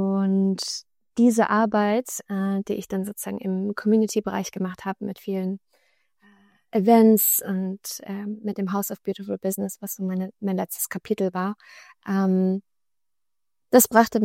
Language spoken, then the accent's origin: German; Baden-Württemberg, Germany; born there; ich bin in Süddeutschland geboren, an der Grenze zur Schweiz und Frankreich, also so in dem südwestlichsten kleinen Eck da und habe chinesische Wurzeln. Ich hatte eine deutsch-jüdische Urgroßmutter, die dann nach China gegangen ist.